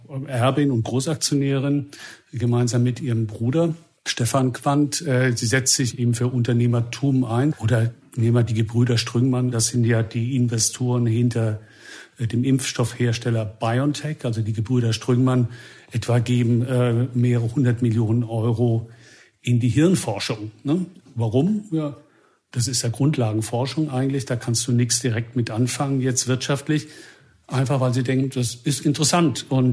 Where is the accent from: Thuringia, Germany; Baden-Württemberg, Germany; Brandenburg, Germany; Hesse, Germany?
Baden-Württemberg, Germany; Mannheim; 60 Kilometer entfernt in meiner Heimatstadt Mannheim